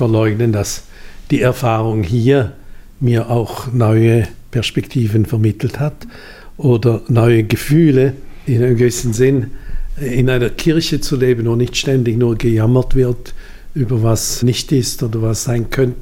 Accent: Thurgau, Switzerland; Ich bin im Thurgau aufgewachsen

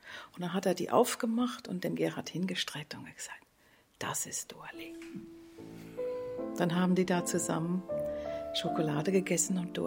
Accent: Switzerland; Bei uns in der Schweiz

